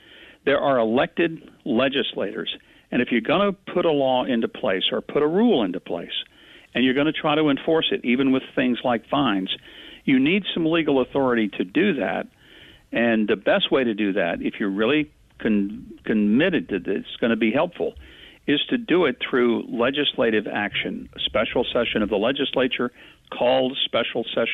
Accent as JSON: {"language": "English", "region": "Arkansas", "country": "United States", "tie": "born or raised there", "said": "since I grew up in Arkansas"}